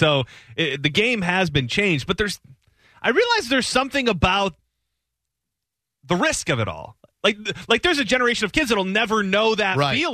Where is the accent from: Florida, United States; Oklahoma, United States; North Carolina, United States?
Florida, United States; I'm from Florida, I'm visiting my in-laws, please let me in.